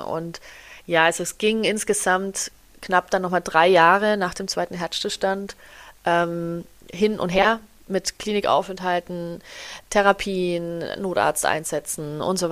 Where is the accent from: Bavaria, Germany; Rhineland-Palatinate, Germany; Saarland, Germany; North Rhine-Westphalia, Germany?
Bavaria, Germany; Nuremberg; dass ich bis nach Nürnberg komme, wo ich herkomme, sondern eben in das nächste größere Krankenhaus